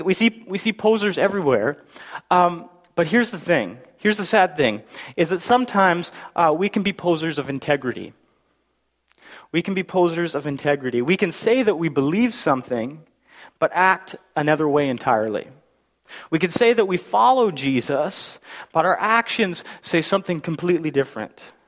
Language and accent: English; Alberta, Canada; And I grew up in Alberta, and in Alberta, believe it or not, there are still real-life cowboys walking around.